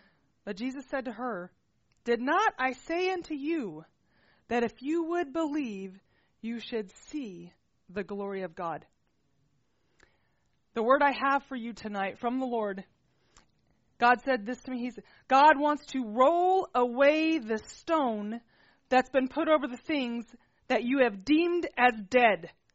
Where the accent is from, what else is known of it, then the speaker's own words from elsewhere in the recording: Texas, United States; And I am from Texas, and I did have guns, so.